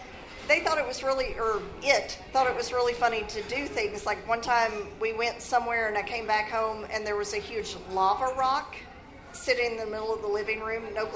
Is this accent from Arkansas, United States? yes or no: yes; Texarkana, Arkansas, United States; Okay, so I grew up in Texarkana, Arkansas.